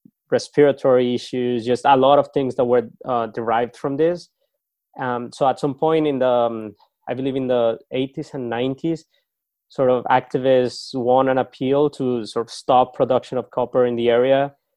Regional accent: Chihuahua, Mexico; a small town near my hometown. So it's called Samalayuca. It's a couple of kilometers from Ciudad Juarez.

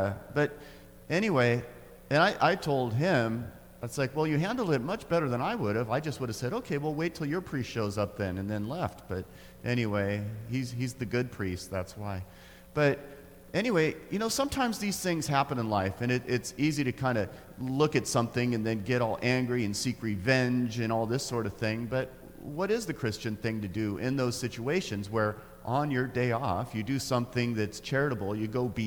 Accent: Grants Pass, Oregon, United States; So some of you might know that I'm from Grants Pass. That's my hometown.

